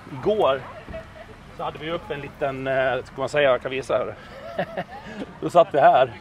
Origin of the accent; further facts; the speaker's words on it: Falun, Dalarna County, Sweden